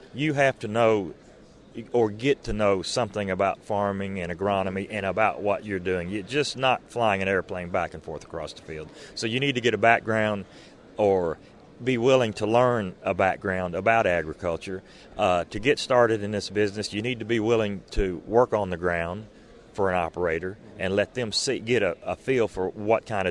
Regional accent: Arkansas, United States; I'm from Arkansas, have a two-airplane operation with a partner

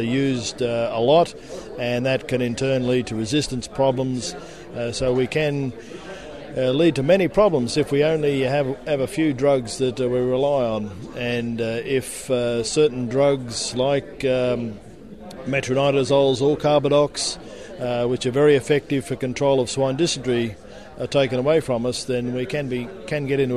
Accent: Australia; now in England; I'm originally from Australia, Chuck, but spent most of my career, I guess, not only in Australia and the Pacific and Asia, but also in Europe as well. So right now I'm living in England.

